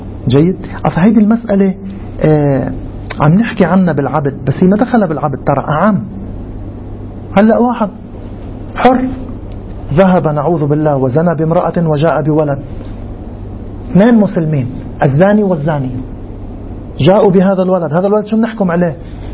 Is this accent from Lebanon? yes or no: yes; Lebanon; مثل ما صار عندنا بلبنان